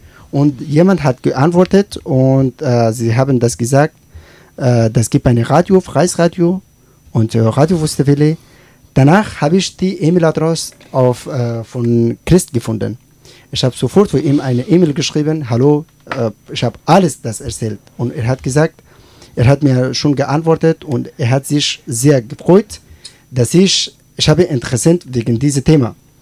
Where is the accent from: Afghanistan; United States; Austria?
Afghanistan; German is a second language; now in Germany; ich komme aus Afghanistan und ich bin ganz neu in Deutschland.